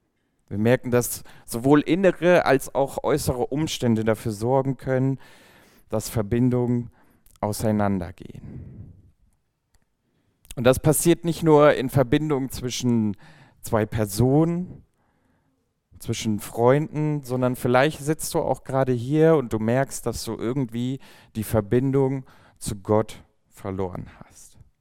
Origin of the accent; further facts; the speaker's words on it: Villingen-Schwenningen, Baden-Württemberg, Germany; moved away as an adult; now in Giessen, Germany; ich bin in Villingen-Schwenningen groß geworden, im Süden, und bin dann nach Gießen gezogen fürs Studium.